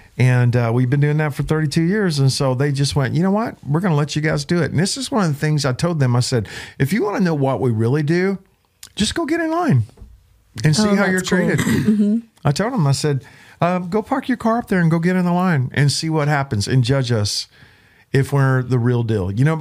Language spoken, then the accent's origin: English; Glen Rose, Texas, United States; so I'm in my hometown of Glen Rose, Texas.